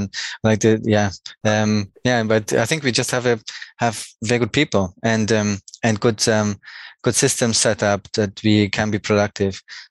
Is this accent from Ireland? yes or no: no; Germany; born there; English is a second language; Next to Mannheim, I was born in southern Germany, next to Frankfurt.